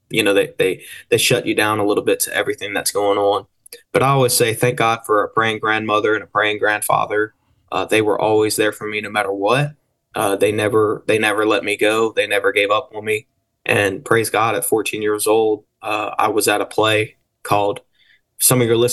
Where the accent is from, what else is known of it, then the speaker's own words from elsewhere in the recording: Porter, Louisiana, United States; That's really where I grew up. I mean, I grew up in Porter, Louisiana, so not far from where you guys are.